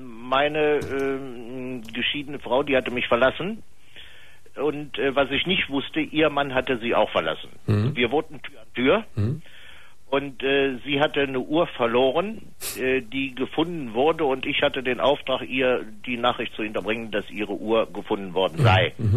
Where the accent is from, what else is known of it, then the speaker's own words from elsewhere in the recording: Cologne, North Rhine-Westphalia, Germany; Also ich bin Kölner.